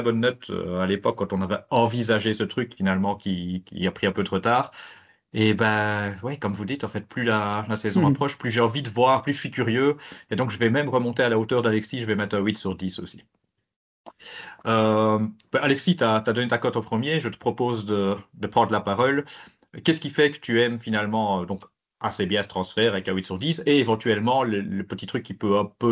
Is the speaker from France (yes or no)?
no; Belgium; on va commencer ben, en tant que Belge.